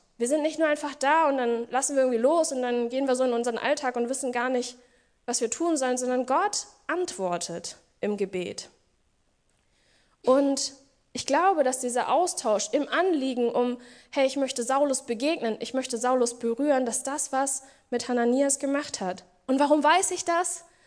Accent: Langenhagen, Lower Saxony, Germany; ich komme jetzt aus Langenhagen

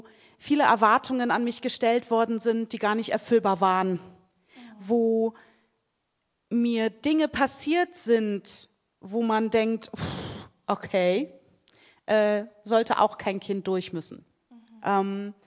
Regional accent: Lower Saxony, Germany; ich habe meine Jugend im Solling verbracht, das ist mit dem Harz durchaus vergleichbar, was die Temperaturen angeht und die Höhenlagen

